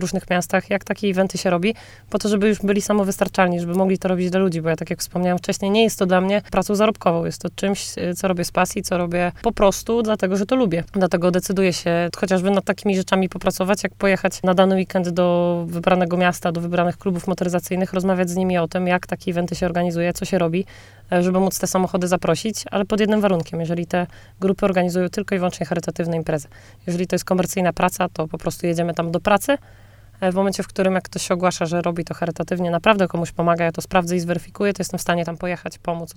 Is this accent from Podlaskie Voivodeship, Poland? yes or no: yes; Podlaskie Voivodeship, Poland; Ja do rady adwokackiej jestem u siebie w Białymstoku, bo akurat moje miasto rodzinne należy pod Białystok